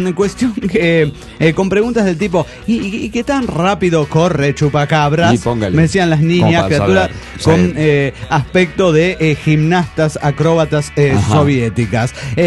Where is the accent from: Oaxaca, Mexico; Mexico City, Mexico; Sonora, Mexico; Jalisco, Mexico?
Mexico City, Mexico; yo soy del DF.